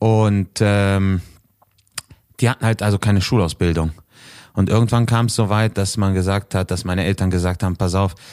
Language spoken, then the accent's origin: German; Düsseldorf, North Rhine-Westphalia, Germany; born there; Ich bin tatsächlich in Düsseldorf geboren.